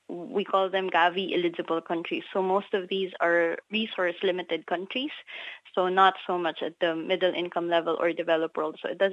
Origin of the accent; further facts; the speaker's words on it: Philippines; English is a second language; now in Brisbane, Australia; So I'm the one from the Philippines.